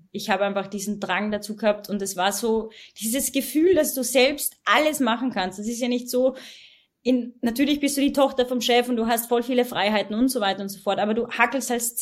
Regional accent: Poland; Ich musste 30 Mal die Schule wechseln. Ich bin in Polen aufgewachsen. Ich habe ständig umziehen müssen, wo es gerade der Firma gepasst hat.

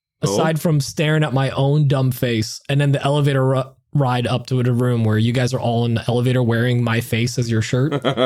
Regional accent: Poland; English is a second language; because I'm from Poland, guess what? I don't really have family here.

